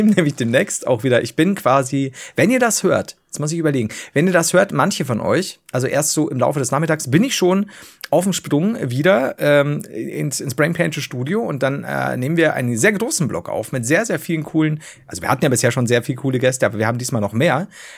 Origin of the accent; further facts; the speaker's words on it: Bavaria, Germany; ich komme halt von unten aus Bayern.